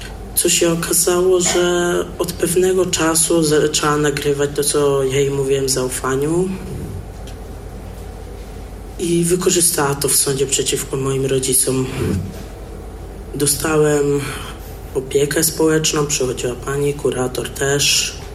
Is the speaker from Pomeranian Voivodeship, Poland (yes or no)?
no; Warsaw, Masovian Voivodeship, Poland; Jestem z Warszawy. W listopadzie będę miał 16 lat.